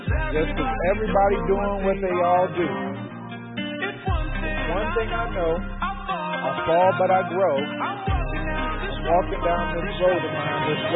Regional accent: Chicago, Illinois, United States; I mean, I'm from Chicago, and I grew up in the inner city.

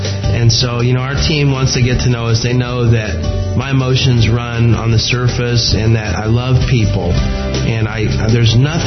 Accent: Texas, United States; Once you get to know me, you know that I'm from Texas and I've got a heart about that size

